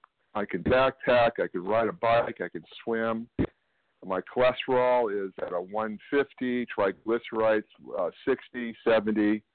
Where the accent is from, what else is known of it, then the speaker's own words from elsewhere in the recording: California, United States; I'm from Northern California.